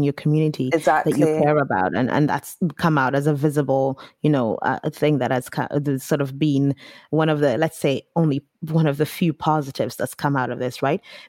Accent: United Kingdom; We too, as Brits, proud, I don't know, or feel awkward.

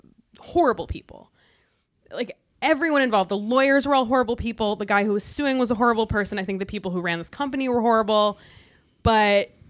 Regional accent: Michigan, United States; Or I revealed that I was from Michigan because one of the things is, like, do you have a lawyer in the family?

